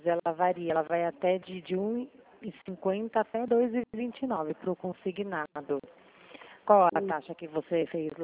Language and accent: Portuguese; Sorocaba, São Paulo, Brazil; Não, eu sou do estado de São Paulo, do interior de São Paulo.